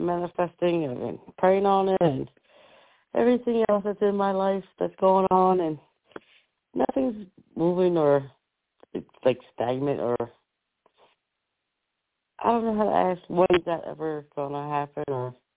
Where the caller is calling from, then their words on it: New Jersey, United States; from New Jersey.